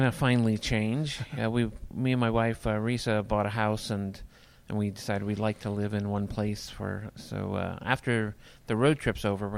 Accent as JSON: {"language": "English", "town": "Atlanta", "region": "Georgia", "country": "United States", "said": "I'm from Atlanta. A lot of my family's actually from here in Illinois, over in the Quad Cities, which is nowhere near Chicago, but..."}